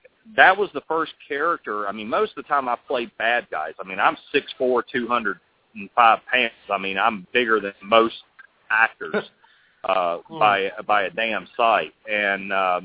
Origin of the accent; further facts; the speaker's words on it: the South, United States; accent: southern; I think we ultimately settled on hillbillies because it was the only way we could work around my southern accent.